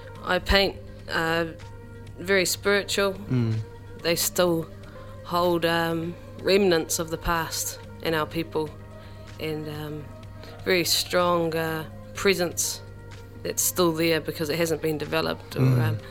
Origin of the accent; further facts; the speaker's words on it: New Zealand; I grew up in Pākehi, my tūranga waiwai, my people of Ngāti Manuhiri, and I grew up with my mother, who lives in a very old Māori way